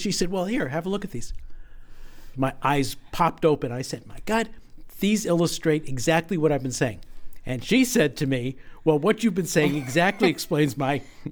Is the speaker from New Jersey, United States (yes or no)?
yes; New Jersey, United States; also born or lived in New York; I'm from New York. Okay. I grew up in New Jersey, but I was a little teeny kid.